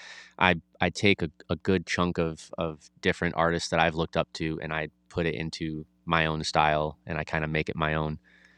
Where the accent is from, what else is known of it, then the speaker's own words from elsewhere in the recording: Chicago, Illinois, United States; You know, I grew up in Chicago and I was around gangs, but I never was a part of that lifestyle.